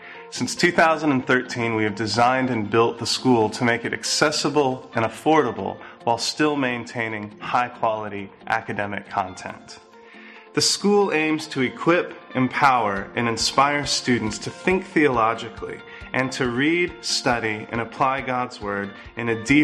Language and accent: English; United States; moved away as an adult; now in Sheffield, United Kingdom; I'm an American. I don't know if you mentioned that or not, but you probably picked that up after my second sentence.